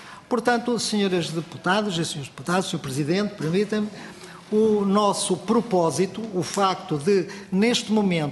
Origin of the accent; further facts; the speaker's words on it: Mirandela, Bragança, Portugal; Curiosamente, na Assembleia Municipal da minha terra natal em Mirandela, temos-nos debruçado desde há meia dúzia de anos sobre estas atividades.